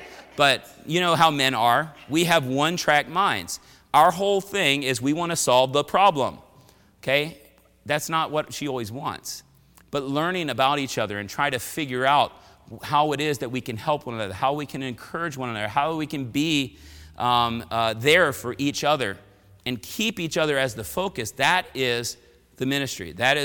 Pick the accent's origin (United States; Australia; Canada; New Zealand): United States; Washington, District of Columbia; I grew up in the Washington, D.C. area. The political capital of the world, really.